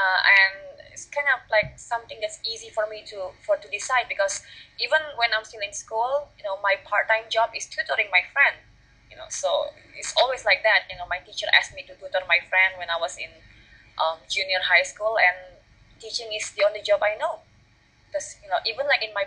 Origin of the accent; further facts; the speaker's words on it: Jakarta, Indonesia; my father is a Javanese and my mom is a Sundanese, but I grew up, I was born and raised in Jakarta, went to school all in Jakarta, so yeah, I'm a Jakarta girl.